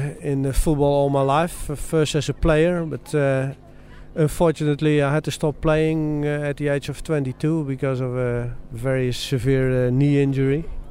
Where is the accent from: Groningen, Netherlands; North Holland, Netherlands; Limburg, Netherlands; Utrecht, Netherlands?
Utrecht, Netherlands; English is a second language; several teams like Utrecht, which is my hometown team